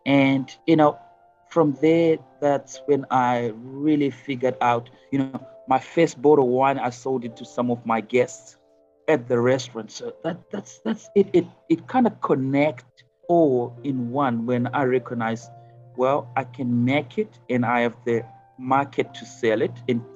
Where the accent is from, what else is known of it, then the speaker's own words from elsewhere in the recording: Zimbabwe; Born and bred in Zimbabwe.